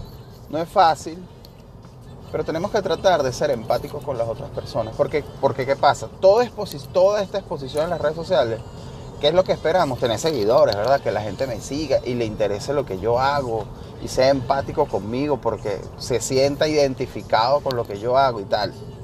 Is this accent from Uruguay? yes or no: no; Venezuela; y digo uno como buen venezolano refiriéndome a mí también